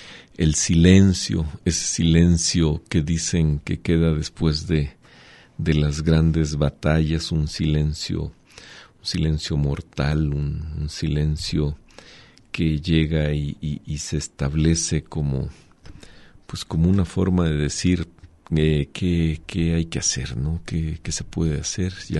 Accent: Mexico; todos nosotros en México, en una sociedad como la mexicana, pues estamos metidos en estas coacciones de la fuerza

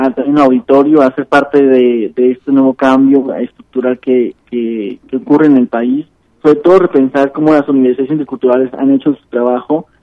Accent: Mexico; a la que nos debemos como mexicanos

